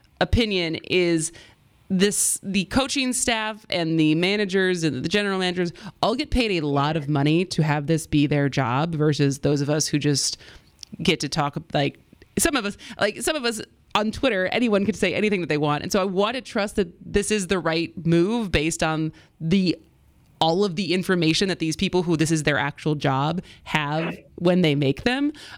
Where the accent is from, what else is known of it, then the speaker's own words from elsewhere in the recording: Wisconsin, United States; accent: Wisconsin; And God, my Wisconsin accent really has come back so strongly.